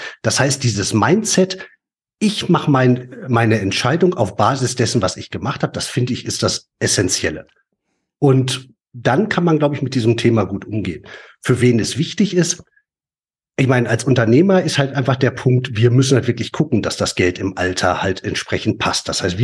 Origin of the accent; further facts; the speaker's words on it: North Rhine-Westphalia, Germany; wir kommen ja beide aus dem Pott.